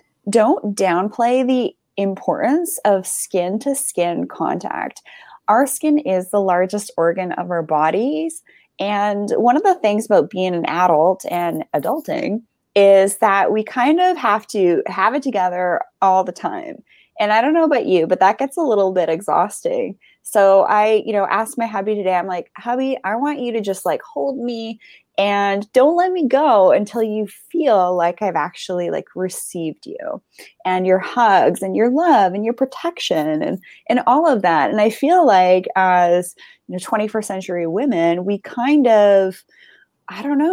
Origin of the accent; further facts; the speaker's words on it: Canada; And, I as Canadian, I can't just move to the U.S. to Hawaii either.